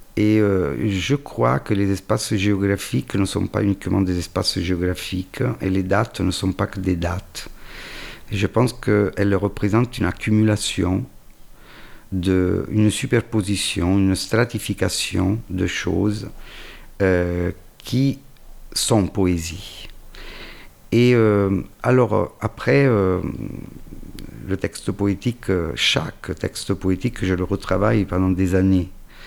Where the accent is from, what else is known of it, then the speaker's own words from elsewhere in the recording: Rome, Lazio, Italy; born there; French is a second language; moved away as an adult; also born or lived in Urbino / Catania; Je vivais en Italie, je suis né à Rome, mais j'ai fait mes études à Urbino, puis j'ai terminé mes études en Sicile, à Catane, avant de descendre encore plus au sud, vers Tunis. Et puis de remonter vers Paris, et puis de redescendre vers Nice, Avignon, et puis Montpellier.